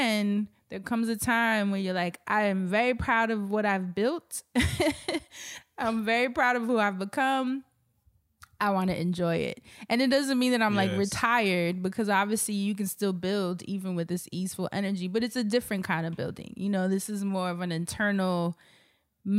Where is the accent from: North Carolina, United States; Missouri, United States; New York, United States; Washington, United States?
New York, United States; Harlem; now in Brooklyn, United States; this has been home base and born and raised in Harlem and moved to Brooklyn in my 30s. And I love New York.